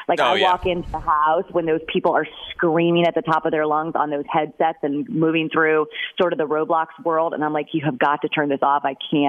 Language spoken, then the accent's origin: English; Fort Lauderdale, Florida, United States; growing up in Fort Lauderdale, you know, it'd be like 95 degrees, you know, most of the year.